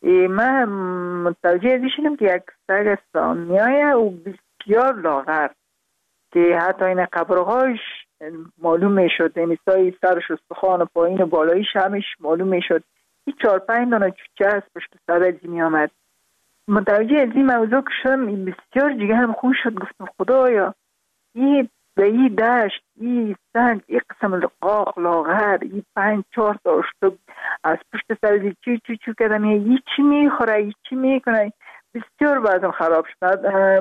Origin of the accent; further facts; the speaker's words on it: Parwan, Afghanistan; also born or lived in Kabul; در خود شهر کابل به دنیا آمدیم، من از پروان هستم.